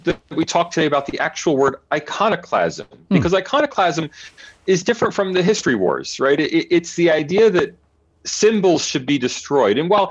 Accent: United States; now in Australia; as an American in Australia

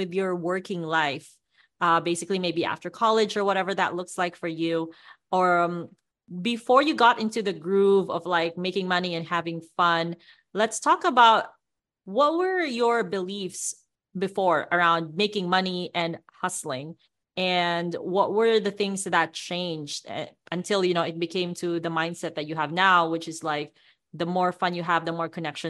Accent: Davao, Davao Region, Philippines; I made a friend in my hometown in Davao in the Philippines

